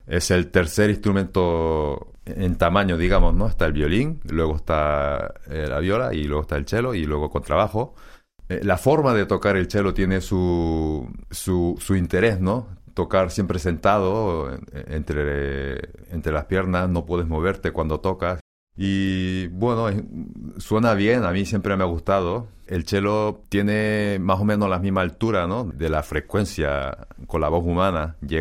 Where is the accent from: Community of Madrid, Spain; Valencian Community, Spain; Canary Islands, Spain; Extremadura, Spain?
Canary Islands, Spain; also born or lived in Korea; No, nací en Corea y luego, pues, por el trabajo de mi padre, nos fuimos todos para Gran Canaria. Tenía 18 meses, creo que tenía. Al principio, cuando viví ahí, yo me consideraba español.